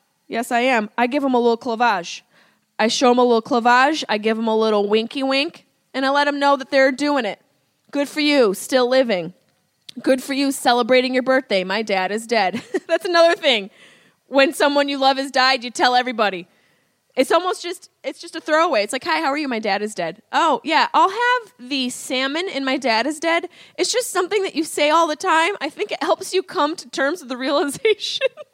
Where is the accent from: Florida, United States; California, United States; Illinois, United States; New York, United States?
New York, United States; Syracuse; accent: Syracuse; Oh, my Syracuse accent just came out.